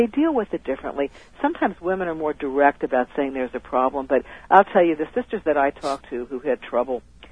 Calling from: Ventura, California, United States

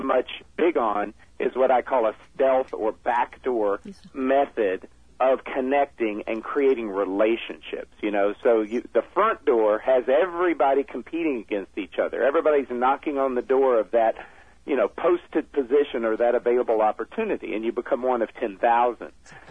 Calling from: Los Angeles, California, United States; I'm in Los Angeles.

